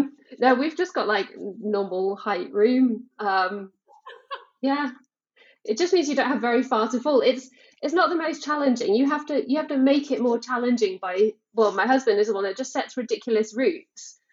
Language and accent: English; United Kingdom; moved away as an adult; now in Austria; I am British originally. I live in the Austrian Alps. I've been here for 10 years now. I have a very bizarre story. I grew up in the UK.